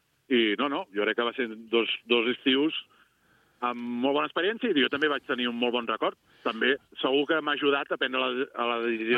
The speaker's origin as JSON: {"language": "Catalan", "town": "Castellbisbal", "region": "Catalonia", "country": "Spain", "tie": "born or raised there", "said": "aquí al Castellbisbal, que és el meu poble, i és d'on porto molts anys"}